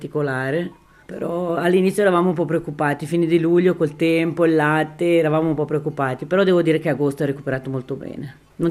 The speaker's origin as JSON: {"language": "Italian", "town": "Fusio", "region": "Ticino", "country": "Switzerland", "tie": "born or raised there", "said": "Allora, io sono nata e cresciuta a Fusio, figlia di un contadino."}